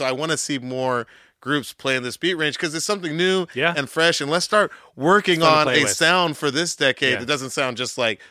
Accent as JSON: {"language": "English", "town": "Atlanta", "region": "Georgia", "country": "United States", "said": "look, I'm from Atlanta."}